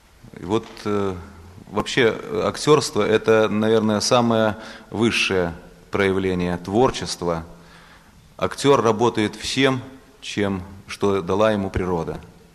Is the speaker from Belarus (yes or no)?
yes; Orsha, Vitebsk Region, Belarus; Кстати, я под Оршей родился, я из Дубровинского района.